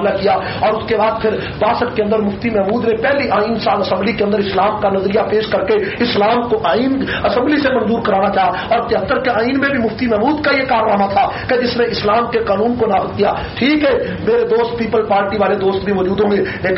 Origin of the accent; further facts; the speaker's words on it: Pakistan; born there; میں چونکہ پاکستان کی ہم تو پیداوار ہے اور ہماری جہاں پاکستان میں پیدائش ہے،